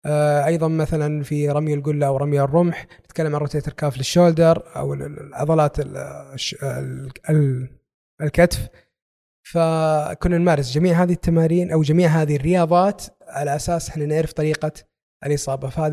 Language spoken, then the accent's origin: Arabic; Saudi Arabia; أخذنا اللي إحنا يهمنا إحنا كطلاب سعوديين